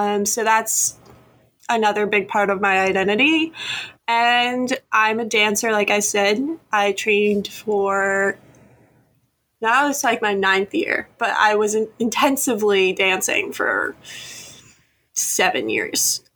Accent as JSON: {"language": "English", "region": "Maine", "country": "United States", "said": "if you haven't picked up on that. And I'm from Maine."}